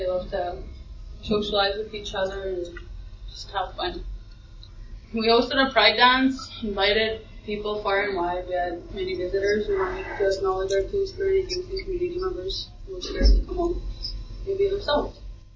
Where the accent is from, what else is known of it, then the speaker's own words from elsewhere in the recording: James Smith Cree Nation, Saskatchewan, Canada; I'm from James Smith Cree Nation.